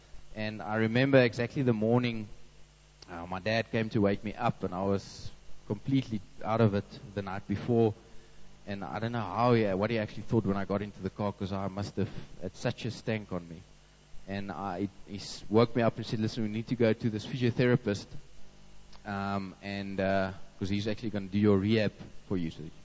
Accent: Windhoek, Khomas, Namibia; Then my parents moved to Namibia, into Windhoek. So I grew up in Namibia

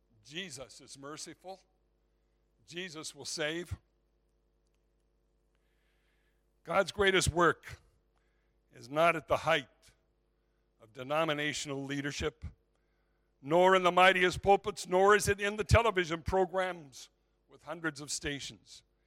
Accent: Zion, Illinois, United States; I was able to spend some time with the both of them in my hometown of Zion, Illinois, and where I was basically raised.

